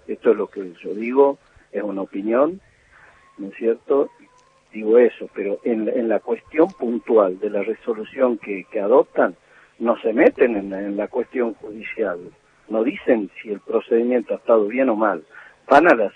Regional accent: Argentina

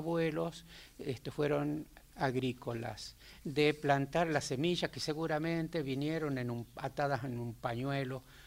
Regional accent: San Blas de los Sauces, La Rioja, Argentina; born there; No, yo nací en San Blas de los Sauces. Lo que pasa es que soy hijo de papá sanagasteño y mamá sauceña.

